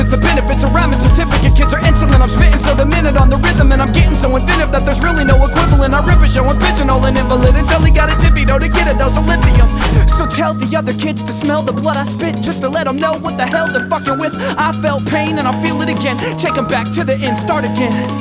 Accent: Kansas City, United States; I was born and raised in Kansas City.

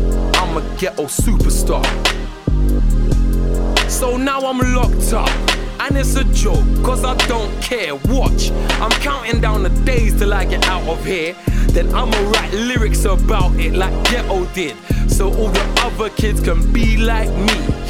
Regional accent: England, United Kingdom; I was brought up in England slums, so you definitely can't take the hood from me.

